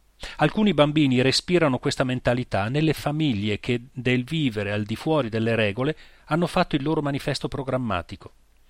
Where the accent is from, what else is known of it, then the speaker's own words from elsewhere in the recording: Friuli-Venezia Giulia, Italy; sono friulana e la cultura mezzadra della parsimonia è nel mio DNA